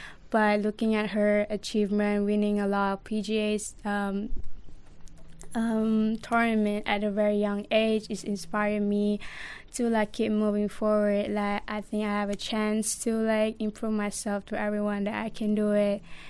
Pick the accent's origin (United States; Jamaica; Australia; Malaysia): Malaysia; English is a second language; The most popular sport is probably football, I mean soccer in Malaysia, and badminton.